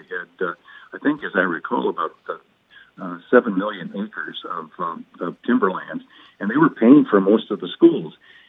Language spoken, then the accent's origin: English; Chicago, Illinois, United States; born there; now in Seattle, United States; I was born in Chicago, and Chicago's had a reputation and continues to have it.